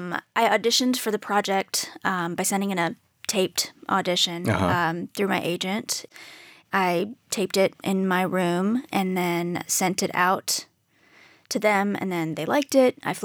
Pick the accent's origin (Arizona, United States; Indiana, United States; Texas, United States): Texas, United States; Dallas; also born or lived in Houston; I was raised in Dallas pretty much my whole life.